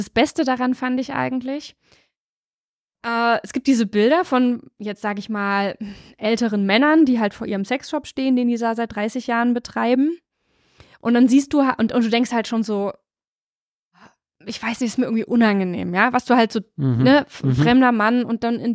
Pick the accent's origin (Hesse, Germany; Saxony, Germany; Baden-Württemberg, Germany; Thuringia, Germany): Thuringia, Germany; Ilmenau; Bei dir klingeln jetzt alle Glöckchen, weil ich komme aus Ilmenau